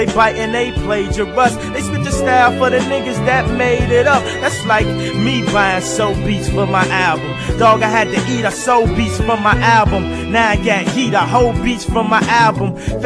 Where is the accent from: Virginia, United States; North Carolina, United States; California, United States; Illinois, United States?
Illinois, United States; Chicago; yo, but I'm from Chicago too. I want to be on your show.